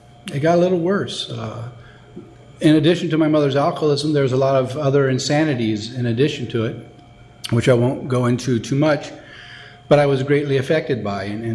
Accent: Ontario, California, United States; I grew up in Ontario, but she'd take us out to San Bernardino

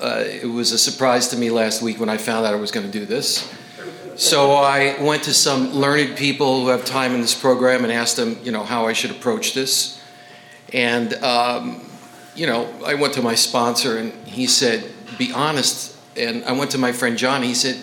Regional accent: Astoria, Queens, New York, United States; Obviously, I'm not from West Covina. I come from a little area called Astoria, Queens, New York.

